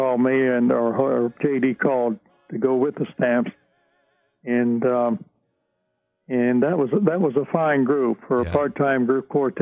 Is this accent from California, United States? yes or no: no; Portsmouth, Ohio, United States; born there; Well, I was born in Ohio, in a little town on the Ohio River called Portsmouth.